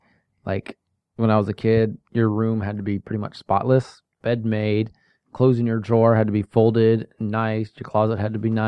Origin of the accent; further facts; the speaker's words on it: California, United States; now in Florida, United States; I grew up in California, and there's cows on the hills or mountains. Some people here probably call them mountains because we live in Florida now, and everything's flat.